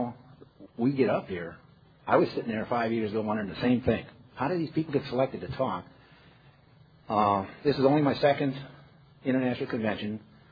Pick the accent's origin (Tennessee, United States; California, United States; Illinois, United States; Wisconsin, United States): Wisconsin, United States; Waukesha; I'm from Waukesha, Wisconsin, small town west of Milwaukee.